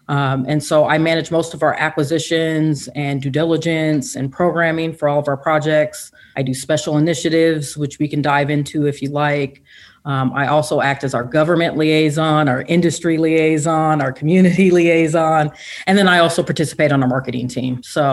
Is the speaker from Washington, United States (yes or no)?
yes; Seattle, Washington, United States; also born or lived in Midwest; I was born in the Midwest, but raised in Seattle, Washington, and have a unique backstory.